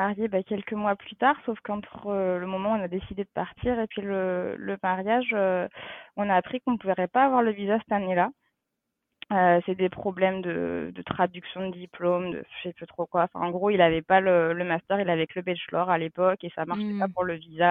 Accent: Pays de la Loire, France; moi j'arrive d'un petit département qui s'appelle la Sarthe, c'est entre la Bretagne et Paris, c'est pas forcément bien connu

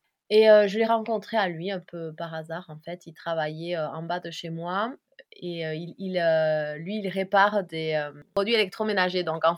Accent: Pau, Nouvelle-Aquitaine, France; now in Argentina; Moi, je suis de Pau. Je suis née à Pau, dans les Pyrénées-Atlantiques.

